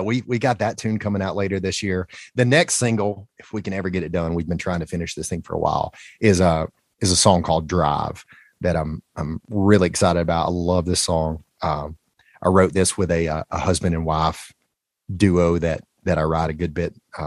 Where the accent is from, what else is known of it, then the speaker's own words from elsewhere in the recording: Alabama, United States; But so growing up in Alabama, there were so many things.